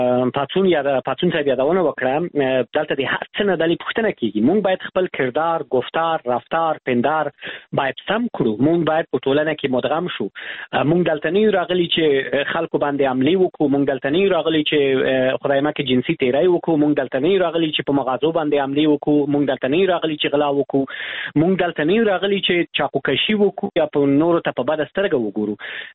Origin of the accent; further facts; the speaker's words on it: Afghanistan; moved away; زه د افغانستان یم.